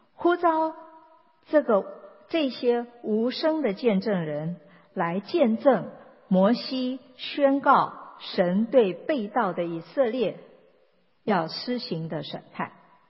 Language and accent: Chinese; China; 我们中国人的诗歌是押韵